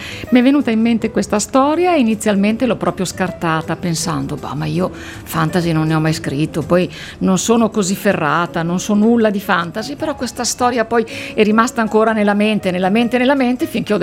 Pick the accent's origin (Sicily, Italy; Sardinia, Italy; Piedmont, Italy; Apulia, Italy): Sardinia, Italy; Busachi; born there; also born or lived in Milan; sono nata a Busacchi in provincia di Oristano, mio papà era di Gavoi, ho nonni, bisnonni, tutti sardi, sono sardissima. Però figlia di immigrati, poi a Milano, e quindi ho vissuto là tempo.